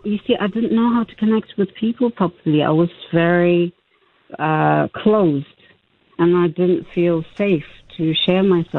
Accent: Tongaat, KwaZulu-Natal, South Africa; I grew up in Tongaat, and you know, we grew up next to a sugarcane plantation with lots of trees, mango trees, lychee trees, and then went to school in Durban in the city.

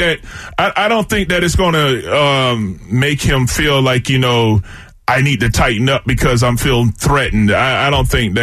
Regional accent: DeLand, Florida, United States; born there; Yes. You know, I was born in DeLand, 11/20, 1974.

